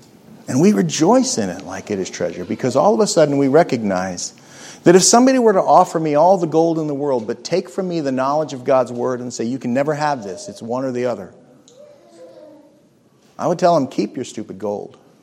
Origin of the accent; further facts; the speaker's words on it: Arizona, United States; I grew up in Arizona. Same deal. No pirates in Phoenix.